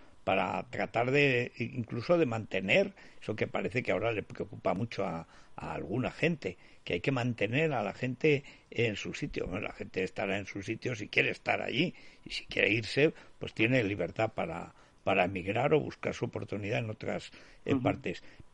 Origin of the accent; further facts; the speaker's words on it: Orihuela del Tremedal, Aragon, Spain; los de mi pueblo, de Orihuela del Tremedal, hicieron una pancarta sensacional